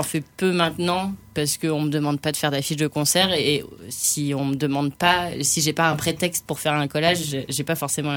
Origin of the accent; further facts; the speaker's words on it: Normandy, France; Je suis normande à la base et du coup, je faisais beaucoup d'affiches de concerts notamment.